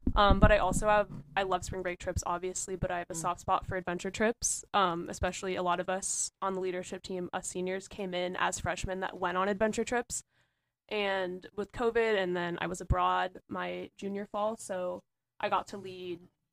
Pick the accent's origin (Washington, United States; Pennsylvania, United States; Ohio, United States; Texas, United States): Ohio, United States; Cincinnati; I'm from Cincinnati, Ohio, and I joined Into